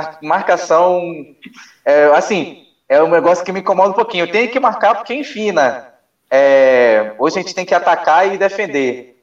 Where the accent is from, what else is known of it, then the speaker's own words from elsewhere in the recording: Belém, Pará, Brazil; uma curiosidade aqui da minha cidade, eu sou de Belém, aqui faz muito calor